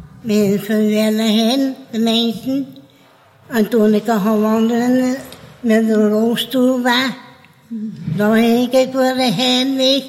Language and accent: Dutch; Oost-Rozebeke, Flanders, Belgium; Ik ben van Oost-Rozebeke. Roosbeke. Maar ik ben vandoor de Montreham gewoond, getrouwd. En ben hier in Dantreham gekomen.